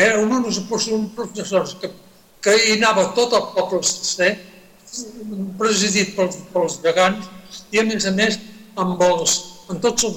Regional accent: Sitges, Catalonia, Spain; moved away; also born or lived in Cuba; No visc, no soc a Sitges, però estic arrelat espiritualment a Sitges. Jo vaig arribar a Sitges de Cuba quan tenia 3 anys. I esclar, després els meus avis i tots els meus parents, ja sitgetans de sempre

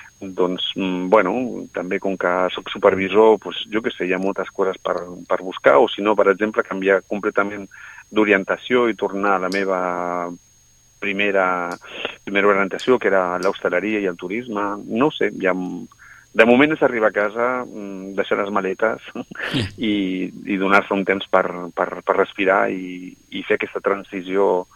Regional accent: Sitges, Catalonia, Spain; moved away as an adult; now in France; ja que tothom ve a Sitges a viure perquè és fantàstic, doncs perquè no hi anaré jo, que és el meu poble.

